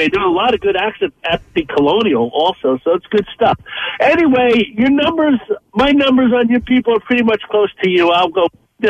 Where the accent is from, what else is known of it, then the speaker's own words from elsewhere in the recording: New Jersey, United States; I grew up in North Jersey. I married a woman from Long Island.